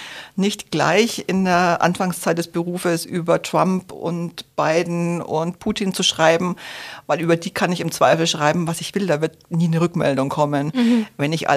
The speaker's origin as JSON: {"language": "German", "region": "Bavaria", "country": "Germany", "said": "Ich komme nämlich ursprünglich aus Franken"}